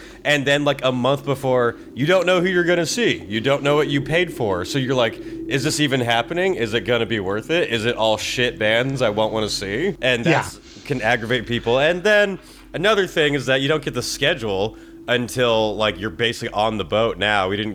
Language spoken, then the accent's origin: English; California, United States; Especially, we come from California.